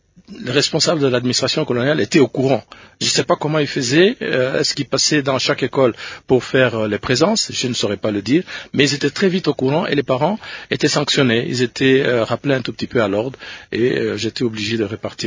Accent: Lubumbashi, Haut-Katanga, DR Congo; J'ai grandi à Lubumbashi dans plusieurs communes, que ce soit ce qu'on appelait commune Albert, qui est devenue commune Kamalondo, commune Kenya, et puis commune Katuba.

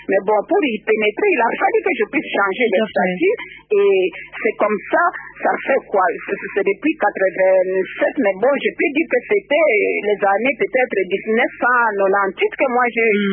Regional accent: DR Congo; now in Belgium; Parce que si on est Congolais, peut-être nous aurons d'autres portes qui nous sont fermées.

